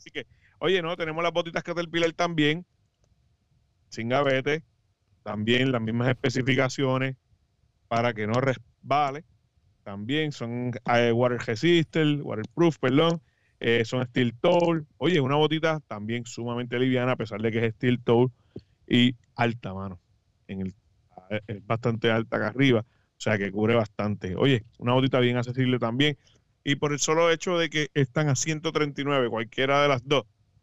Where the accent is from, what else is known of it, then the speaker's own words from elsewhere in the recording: Puerto Rico; Mucha gente, como todo boricua, dejó todo para último.